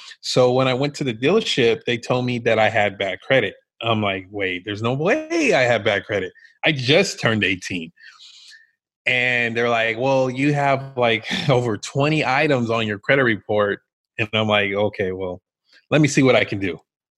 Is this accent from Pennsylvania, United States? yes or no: no; Elk Grove, California, United States; Okay, so growing up in Elk Grove, we were a cowboy town.